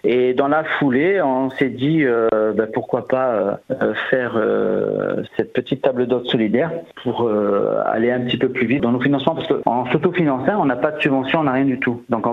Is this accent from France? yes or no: yes; south of France, France; Nous, on vient du Midi.